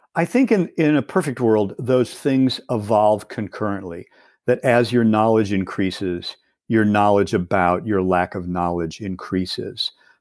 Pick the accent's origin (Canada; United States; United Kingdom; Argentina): United States; Kansas City, Missouri; And then a few years later, they came to my hometown of Kansas City, and my parents, God bless them, took my brother and I to see